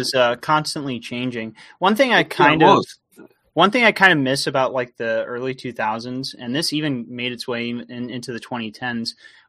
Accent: United States; I am an American content creator.

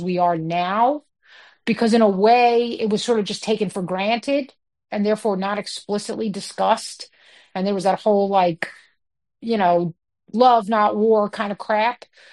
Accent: New York City, New York, United States; I mean, not great, and it's sad because I grew up in New York City. I still love it.

